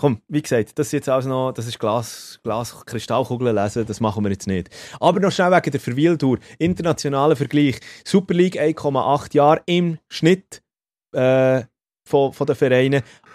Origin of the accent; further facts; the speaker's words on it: Switzerland; bei uns in der Schweiz